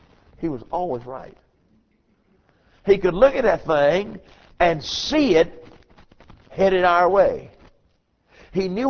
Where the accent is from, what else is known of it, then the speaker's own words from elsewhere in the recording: United States; I was born and raised over here on the Catawba River, and we had a couple of houseboats growing up.